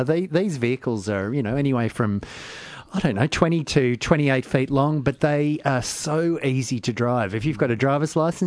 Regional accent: Port Arlington, Victoria, Australia; I come from Port Arlington, which is this tiny coastal town in Victoria.

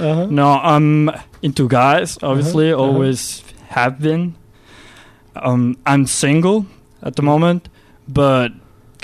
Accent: Monterrey, Nuevo León, Mexico; English is a second language; also born or lived in Mexico City; I'm from a city called Monterrey. Mm-hmm. That's where I've been living. Although I was born in Mexico City. Yeah. This is a city that it's in the north of Mexico. Very close to Texas, about 2 hours away from the border.

